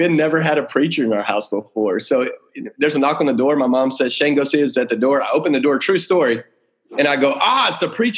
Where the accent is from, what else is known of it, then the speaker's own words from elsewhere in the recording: Waco, Texas, United States; So, you know, I grew up in Texas. I grew up outside of Waco, Texas.